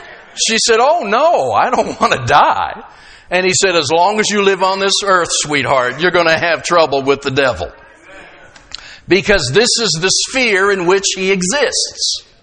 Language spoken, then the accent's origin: English; Pennsylvania, United States; I grew up down on the Youghiogheny River, and I spent more than my fair share of time sitting on that riverbank fishing.